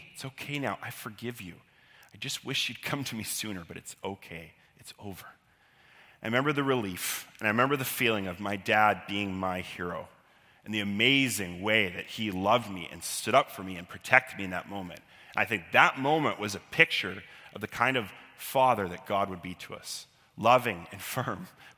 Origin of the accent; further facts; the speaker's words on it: Victoria, British Columbia, Canada; I grew up in Victoria.